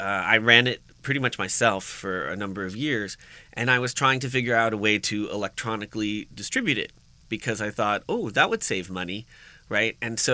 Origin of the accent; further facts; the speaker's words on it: New Jersey, United States; Well, I grew up in exciting New Jersey, and then I went to college in upstate New York